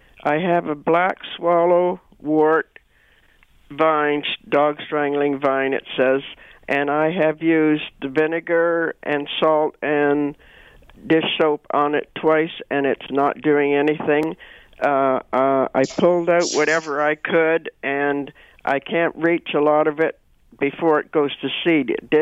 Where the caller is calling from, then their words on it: Oshawa, Ontario, Canada; I'm from Oshawa, by the way.